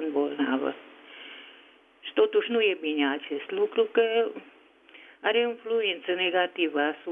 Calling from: Hunedoara, Hunedoara County, Romania; Romanian is a second language; din Hunedoara.

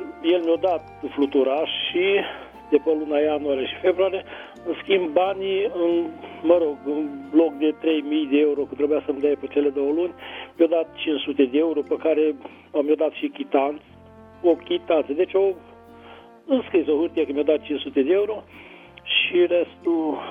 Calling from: Dej, Cluj County, Romania; Sunt din Dej, județul Cluj.

